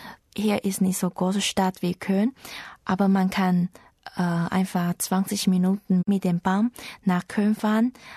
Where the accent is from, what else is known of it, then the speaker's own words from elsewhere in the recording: Taiwan; German is a second language; In Taiwan gibt es gute Computerherstellung, aber leider haben wir keine gute Autotechnik wie Deutschland.